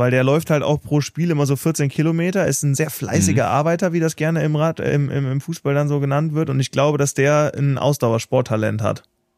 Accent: Andernach, Rhineland-Palatinate, Germany; Ja, gibt's auch in meiner Heimatstadt Andernach

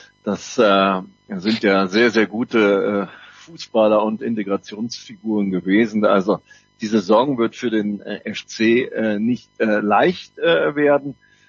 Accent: Cologne, North Rhine-Westphalia, Germany; als Kölner

